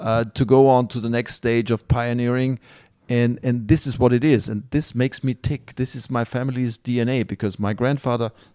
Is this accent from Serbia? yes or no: no; Austria; now in California, United States; I grew up in Austria and in Europe, conservative schools and trained and, you know, Catholic